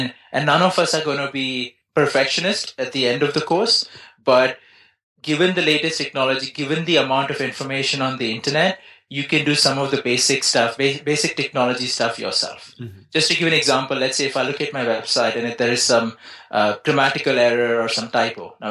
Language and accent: English; India; I'm originally from India, and one of the good things in India is that even during my school days, we had a little bit of coding.